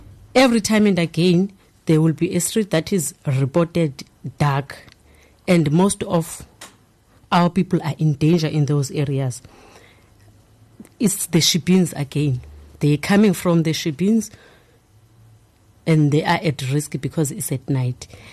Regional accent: South Africa; As a South African citizen, if any crime is happening in front of you, you must report.

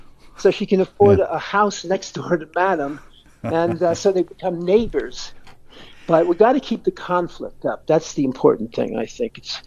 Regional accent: New York, United States; born there; especially since I was born in America, in New York, is Donald Trump.

